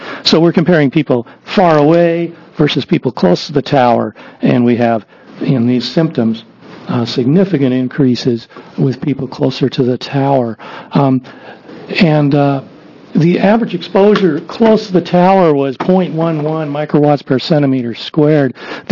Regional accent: Eugene, Oregon, United States; I'm an MD. I practice in Eugene, Oregon. I grew up in Eugene, graduated from South Eugene High School

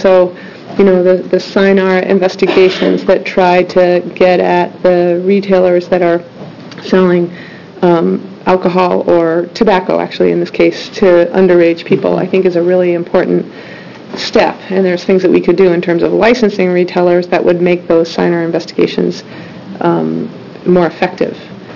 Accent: Klamath Falls, Oregon, United States; I'm from Klamath Falls, and we discovered the Oregon Garden for the first year 9 years ago when we were here, and Silver Falls and downtown Silverton.

